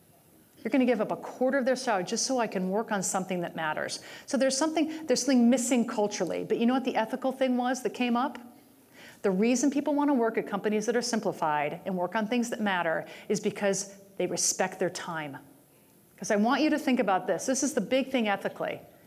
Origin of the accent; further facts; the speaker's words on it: Michigan, United States; and this is the Midwesterner in me, I'm from Michigan. Yay, Midwest